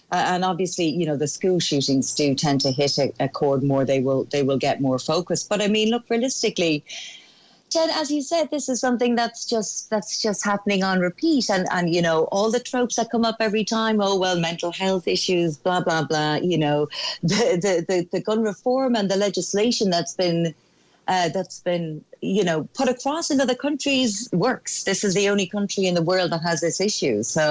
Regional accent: Ireland; us as Irish people

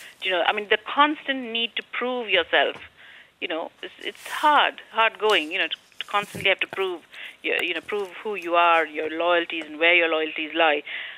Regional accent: South India, India; I mean, I am from South India originally

